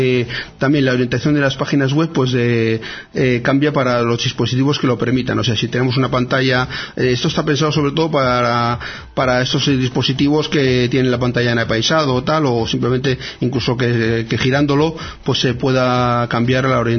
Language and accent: Spanish; Bilbao, Basque Country, Spain; O sea que somos villanos los de Bilbao, vamos.